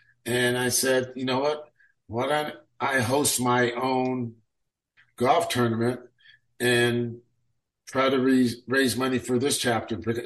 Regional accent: Sacramento, California, United States; I grew up in District 7 out in South Sac.

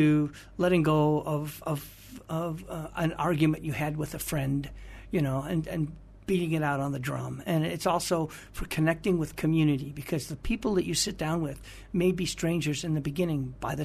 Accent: United States; I'm from America, so I can slur everything.

